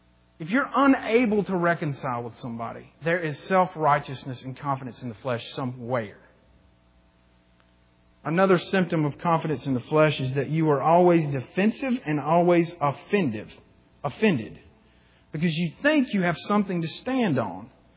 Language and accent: English; Mississippi, United States; When I stopped having my identity in the fact that I was from Mississippi, it freed me to get to know you.